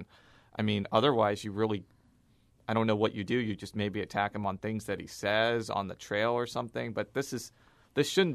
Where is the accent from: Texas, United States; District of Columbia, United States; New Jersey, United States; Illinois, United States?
Illinois, United States; since my mom moved to Evanston after I went to college. So I always like to reference the fact that I'm from Illinois.